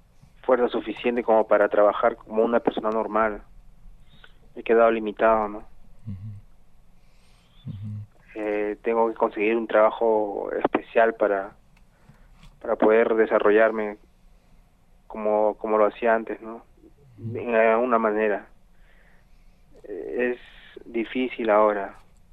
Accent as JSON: {"language": "Spanish", "town": "Comas", "region": "Lima", "country": "Peru", "tie": "born or raised there", "said": "yo soy de Perú, de la capital de Lima, de un distrito llamado Comas, es al norte de Lima, al norte de Lima Norte"}